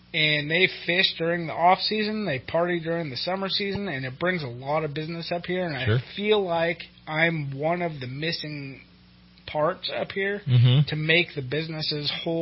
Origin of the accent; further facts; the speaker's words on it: Cottonwood, California, United States; I'm from Cottonwood, California.